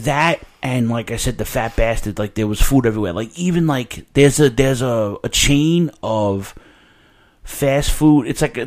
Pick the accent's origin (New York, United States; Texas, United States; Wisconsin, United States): New York, United States; And I'm from New York, and I'm telling you, they have quality sandwiches there.